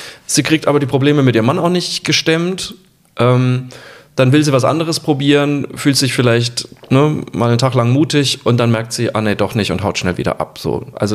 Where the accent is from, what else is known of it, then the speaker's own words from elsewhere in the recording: Southern Germany, Germany; ich komme ja aus Süddeutschland